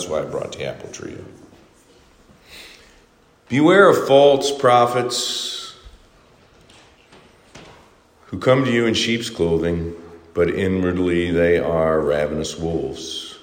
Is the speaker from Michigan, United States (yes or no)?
yes; Michigan, United States; I'm from Michigan, and I tried to turn the color up.